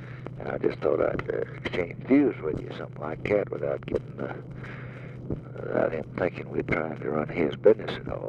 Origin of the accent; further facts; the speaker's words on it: Tennessee, United States; I'm here because I come from Tennessee, and I know the situation.